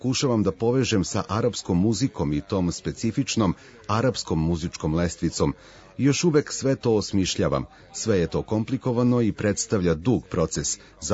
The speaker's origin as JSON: {"language": "Serbian", "country": "Israel", "second_language": "Serbian", "said": "Dolazim iz Izraela koji je u priličnoj meri zemlja sa arapskom tradicijom i muzikom"}